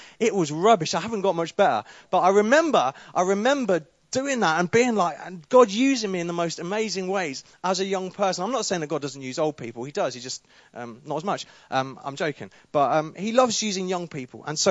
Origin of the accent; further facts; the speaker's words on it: Peterborough, East of England, United Kingdom; moved away as an adult; I grew up in Peterborough from the age of naught, which is when you start growing up, until the age of 18. I then went off to university, to Sheffield, to study music at Sheffield. I had a great time there. And I now live in Birmingham.